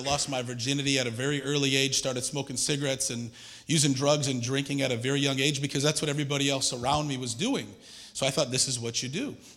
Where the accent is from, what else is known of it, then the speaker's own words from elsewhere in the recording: Redford, Michigan, United States; also born or lived in Taylor; I grew up in Redford, not too far from here, and then moved downriver to Taylor.